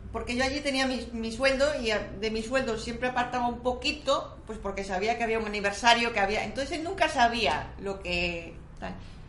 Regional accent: Spain; moved away as an adult; me vine de España con la idea de estudiar aquí idiomas.

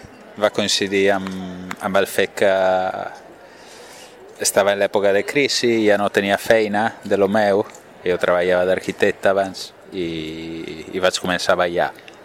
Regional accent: Veneto, Italy; Catalan is a second language; now in Spain; vinc de fora, sóc italià.

